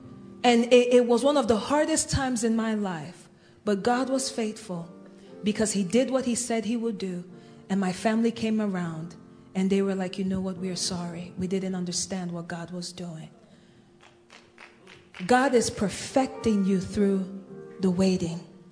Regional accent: Nigeria; You see, as a Nigerian, the opinion of your family holds great weight.

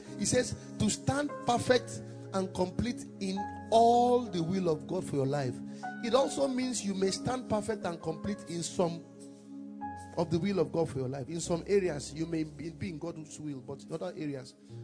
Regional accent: Nigeria; you may say I'm partial to Nigeria. That's because I'm a Nigerian. Amen. So, I must bless the nation that has blessed me. I'm a product of this nation. I love this nation.

